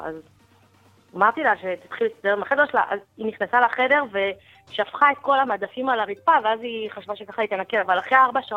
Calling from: Ramla, Central District, Israel

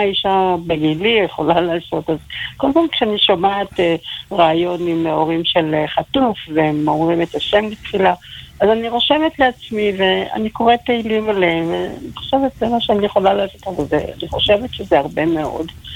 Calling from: Safed, Northern District, Israel

